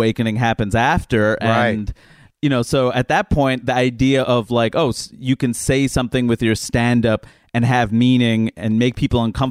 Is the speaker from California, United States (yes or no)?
no; New York, United States; And I'm a New Yorker, so that's scary.